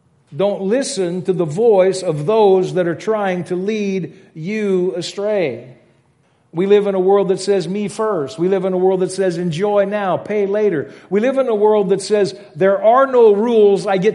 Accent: Louisiana, United States; I grew up in Louisiana and we said all the time, laissez les bons temps rouler, let the good times roll.

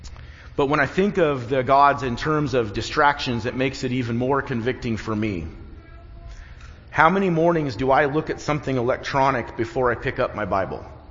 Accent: United States; And as an American who loves my country, our Constitution, and the miraculous beginnings that we had as a nation

